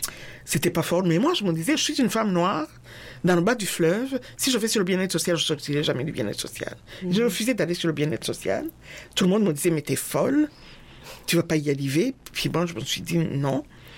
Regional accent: Rwanda; Mais moi, je venais du Rwanda.

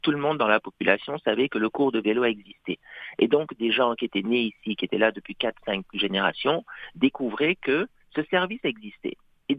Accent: Dakar, Senegal; now in Canada; moi je viens de Dakar, l'ambassade du Canada, il est dans un des quartiers les plus huppés de Dakar

